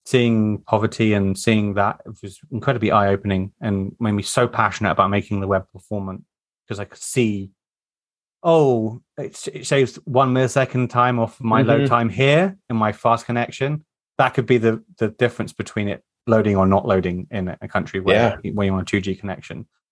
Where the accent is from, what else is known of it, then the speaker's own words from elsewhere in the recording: United Kingdom; But as a Brit, I'm so lucky. Like I can go to a European country on a weekend and it costs me like $100 to get a flight.